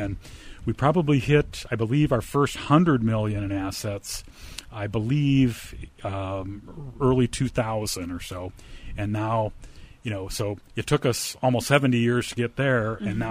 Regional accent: Green Bay, Wisconsin, United States; I'm actually from Green Bay, Wisconsin.

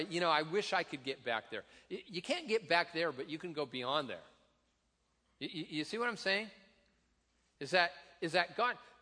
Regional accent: Tacoma, Washington, United States; You know, I was thinking of where I grew up. I grew up in Tacoma.

